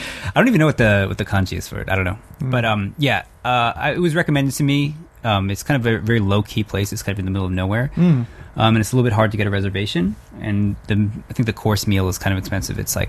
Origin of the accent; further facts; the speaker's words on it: New York, United States; I'm from Long Island.